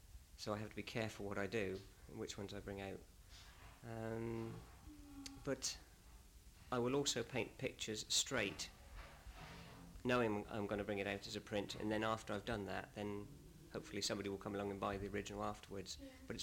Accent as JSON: {"language": "English", "town": "Hythe", "region": "South East England", "country": "United Kingdom", "said": "I come from Hythe, which is near Southampton, on the edge of the New Forest, about 3 miles from Bewley."}